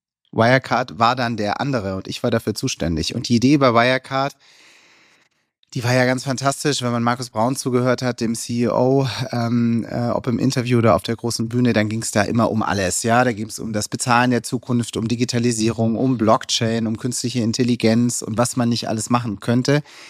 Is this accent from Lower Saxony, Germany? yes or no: no; Ludwigsburg, Baden-Württemberg, Germany; also born or lived in Stuttgart / Rutesheim; Ich bin dann aufgewachsen erst in Rutesheim, dann in Ludwigsburg vor allem. Das ist so im Speckgürtel von Stuttgart, eine ganz schöne Barockstadt.